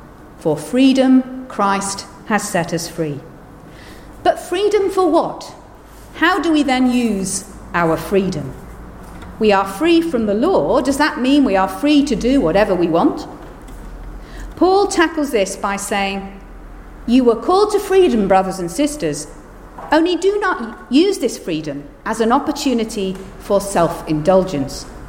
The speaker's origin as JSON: {"language": "English", "country": "United Kingdom", "said": "In my home country of the UK"}